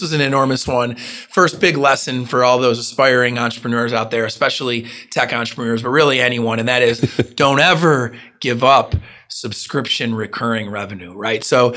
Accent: New York, United States; there's hardly any Italians in Alabama, or at least not as many as I'm used to growing up in New York

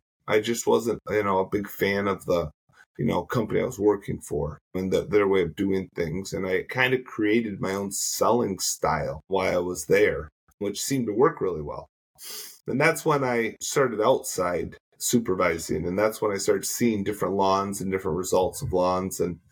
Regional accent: Saginaw, Michigan, United States; born there; Okay. So, well … I was born in Saginaw, Michigan.

